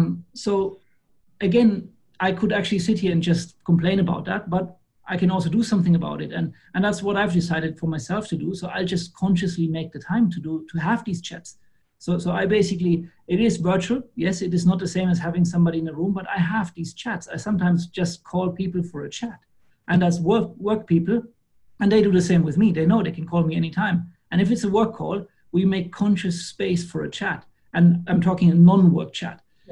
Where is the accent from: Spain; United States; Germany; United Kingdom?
Germany; English is a second language; also born or lived in Belgium; now in Singapore; Probably can hear it. I'm from Germany originally. Now I'm based in Singapore.